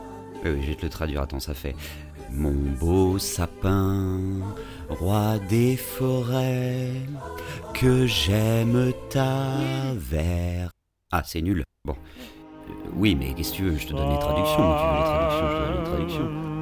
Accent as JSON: {"language": "French", "town": "Paris", "region": "Île-de-France", "country": "France"}